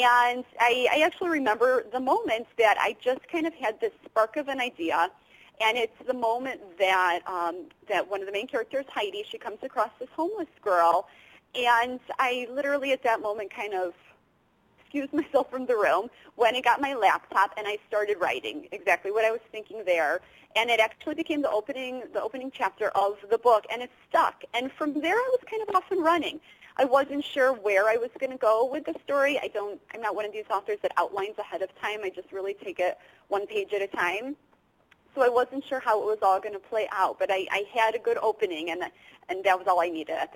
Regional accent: Chicago, Illinois, United States; No, I am from Chicago, so a lot of the setting really, you know, does come from my own experiences.

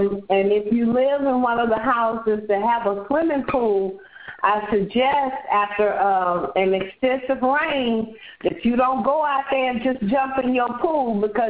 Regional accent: Texas, United States; He's asking me this question because I'm from Texas, but I'm pretty sure Brother Rudolph is still more qualified.

